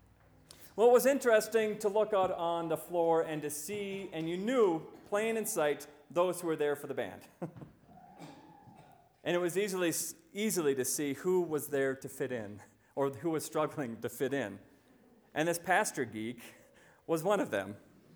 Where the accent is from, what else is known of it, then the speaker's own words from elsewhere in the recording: North Dakota, United States; You see, my home state of North Dakota is facing the same difficulties that your universities are also facing.